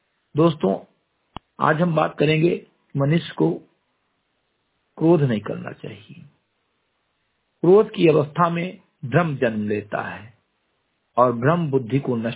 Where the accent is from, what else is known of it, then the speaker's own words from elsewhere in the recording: Simri Ghati, Uttar Pradesh, India; ग्राम सभा सिमरी घटी विकासखंड मिनपुरा जनपद बहरेज का मूल निवासी हूं